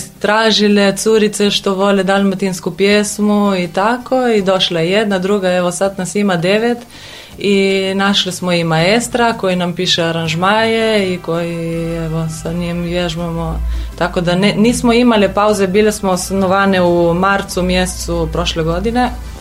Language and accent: Croatian; Istria, Slovenia